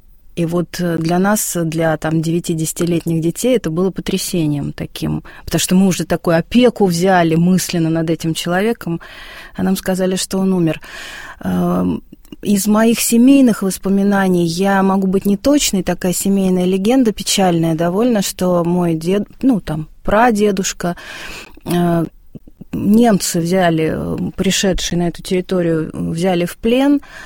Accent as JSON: {"language": "Russian", "region": "Moscow", "country": "Russia", "tie": "born or raised there", "said": "Ну, я москвичка и, собственно, росла в Москве."}